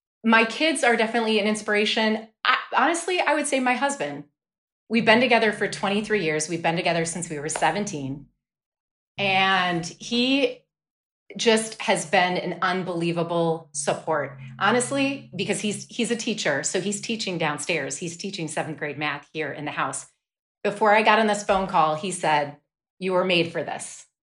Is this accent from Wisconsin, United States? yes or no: yes; Wisconsin, United States; I grew up in Wisconsin. I went to University of Wisconsin-Madison.